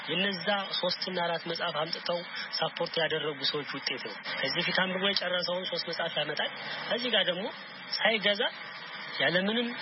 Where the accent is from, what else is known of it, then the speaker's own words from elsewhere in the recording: Bahir Dar, Amhara, Ethiopia; ተወልጄ ያደኩት እዚሁ ባህር ዳር ከተማ ውስጥ ነው።